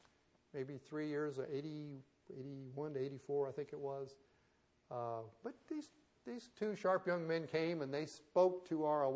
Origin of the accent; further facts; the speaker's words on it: Kansas City, Missouri, United States; now in Memphis, United States; Now, I get that. I'm from Kansas City.